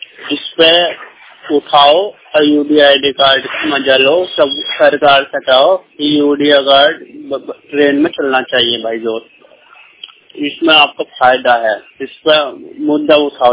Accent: Meerut, Uttar Pradesh, India; मैं मेरठ का रहने वाला हूँ।

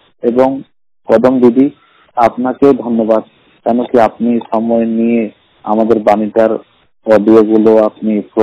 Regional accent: Allahabad, Uttar Pradesh, India; আমার বাড়ি হলো ইলাহাবাদ।

